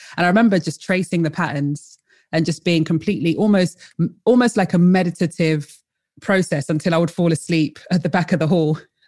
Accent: London, United Kingdom; also born or lived in Colchester; originally I am from London. I was born in Colchester and raised in London.

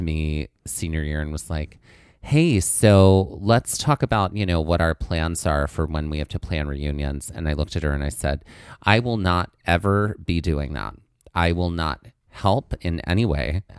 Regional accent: Mississippi, United States; For those who are just listening, I grew up in Mississippi.

